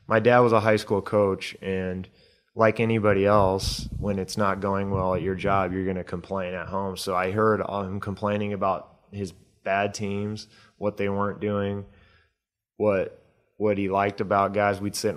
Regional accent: Midwest, United States; I'm from the Midwest and played in Oklahoma.

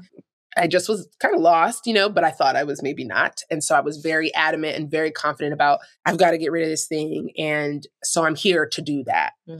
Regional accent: California, United States; now in Southern California, United States; We are in Southern California. We are from California, Northern California originally, but we're here now.

